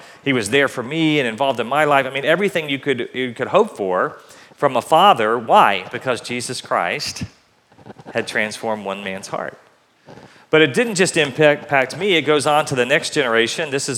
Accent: Atlanta, Georgia, United States; I grew up in Atlanta, Georgia, and my dad thought that we were a little bit too soft as city boys

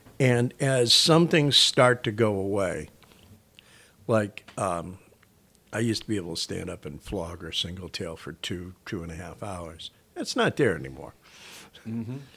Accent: Boston, Massachusetts, United States; moved away as an adult; now in San Francisco, United States; I was born in the Boston area, spent 40 years there.

